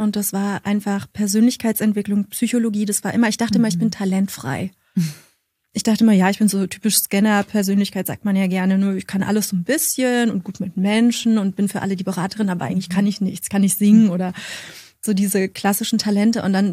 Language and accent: German; Berlin, Germany; ich komme ja aus Berlin, und es war für mich ganz schwer rauszuziehen.